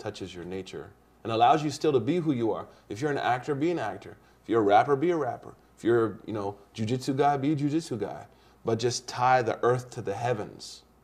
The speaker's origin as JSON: {"language": "English", "country": "United States", "said": "As an American, you know, I became Muslim"}